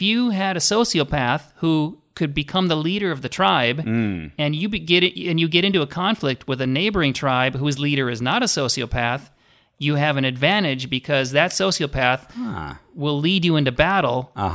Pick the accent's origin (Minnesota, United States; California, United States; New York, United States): Minnesota, United States; Well, I grew up in Minnesota.